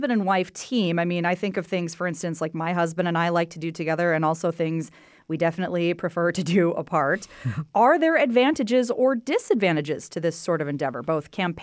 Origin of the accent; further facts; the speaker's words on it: Devils Lake, North Dakota, United States; So, okay, full disclosure, I grew up in Devil's Lake, and that is where District 15 is located.